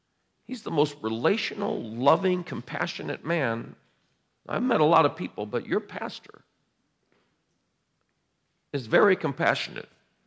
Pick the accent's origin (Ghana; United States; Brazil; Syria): United States; New York; I'm from New York. You know, where everybody's in bed, we're all up talking, eating food and talking and having fun, celebrating.